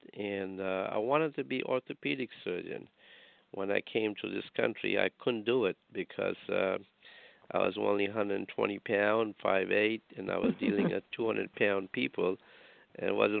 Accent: India; I'm a heart surgeon, sister, and I grew up in India.

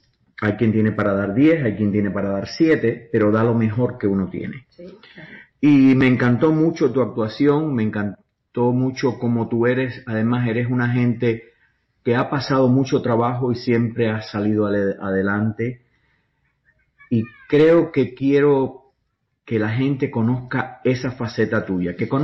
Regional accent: Cuba; Y yo como cubano, imagínate, ¿qué te puedo decir?

